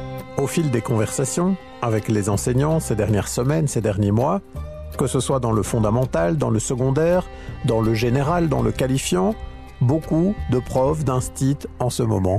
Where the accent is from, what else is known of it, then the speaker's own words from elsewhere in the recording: Wallonia, Belgium; le malaise du monde enseignant chez nous en Belgique francophone.